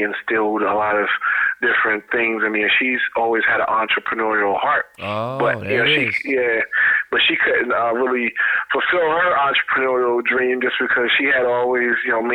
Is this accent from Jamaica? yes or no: yes; Jamaica; Well, originally I'm from Jamaica.